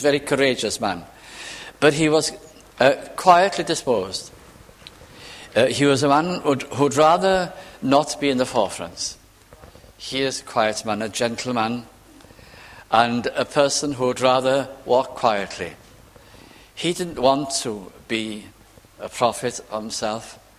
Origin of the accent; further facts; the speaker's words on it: Wales, United Kingdom; because although I was from North Wales, my Welsh was Lancashire Welsh.